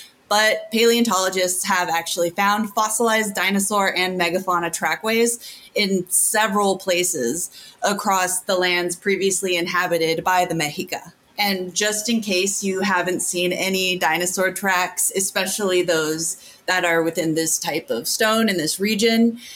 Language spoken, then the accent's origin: English; Texas, United States; I would go see dinosaur tracks near where I grew up in Texas